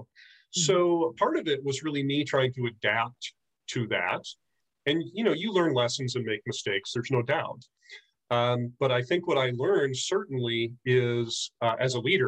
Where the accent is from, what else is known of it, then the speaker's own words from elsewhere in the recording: United States; That needed to adapt more than I was used to as an American.